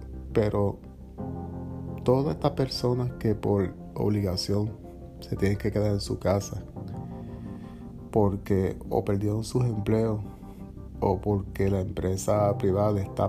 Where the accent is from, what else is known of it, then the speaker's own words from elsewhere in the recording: Manatí, Puerto Rico; Yo soy de acá, de Manatí, Puerto Rico.